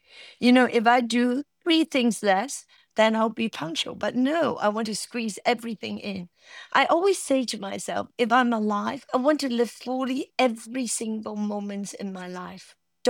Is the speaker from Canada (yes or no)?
no; Hong Kong; I grew up in Hong Kong, where we were not taught about Chinese culture.